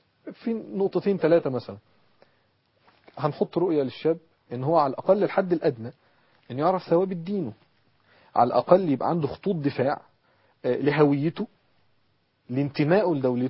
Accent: Egypt; لا يراعى اختلاف التكنولوجيا في التعليم عندنا في مصر

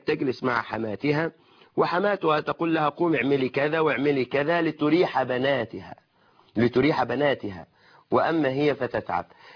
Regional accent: Egypt; في أعرافنا كمصريين

